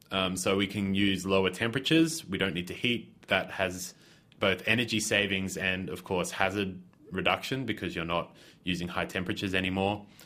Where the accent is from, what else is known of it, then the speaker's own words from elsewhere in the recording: Australia; I'm originally from Australia.